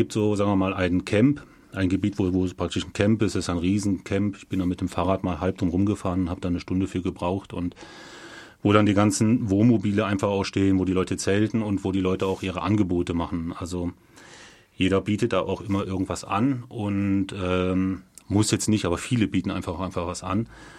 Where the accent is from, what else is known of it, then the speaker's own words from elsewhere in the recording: Schwäbisch Hall, Baden-Württemberg, Germany; ich komme aus Schwäbisch Hall, ich bin 45 Jahre alt